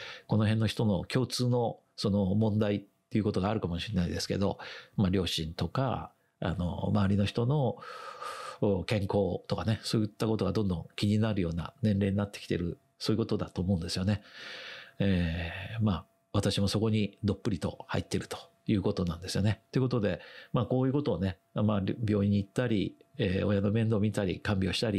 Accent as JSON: {"language": "Japanese", "town": "Himeji", "region": "Hyogo", "country": "Japan", "tie": "born or raised there", "said": "さて次私の地元の姫路を友達とドローンで遊びましょう"}